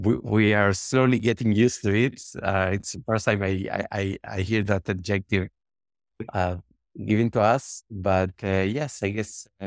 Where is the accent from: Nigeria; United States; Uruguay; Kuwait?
Uruguay; I was born and raised in Uruguay.